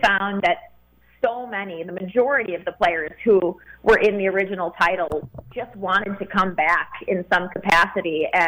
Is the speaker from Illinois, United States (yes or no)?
yes; Chicago, Illinois, United States; I grew up in Chicago, and that was the 90s were, you know, the best time to grow up in Chicago.